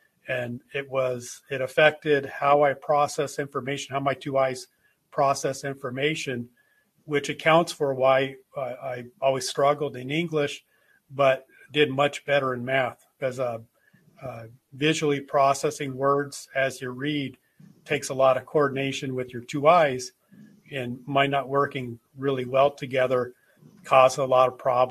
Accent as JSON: {"language": "English", "town": "Santa Clarita", "region": "California", "country": "United States", "tie": "born or raised there", "said": "I'm from the LA area, so I've lived in the Los Angeles area my whole life. I grew up in Santa Clarita"}